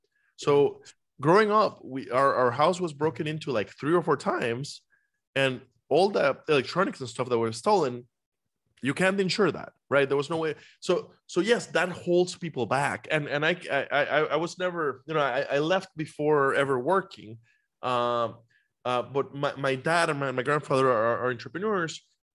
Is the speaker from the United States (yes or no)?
no; Costa Rica; I come from Costa Rica myself. When I was growing up, so yeah.